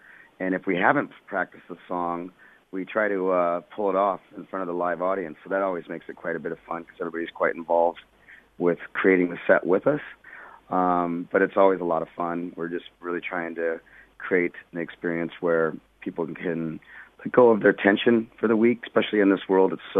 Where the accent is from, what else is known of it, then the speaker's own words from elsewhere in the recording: Portland, Oregon, United States; I think it rains just as much, if not more, in my hometown in Portland, Oregon, than it does here.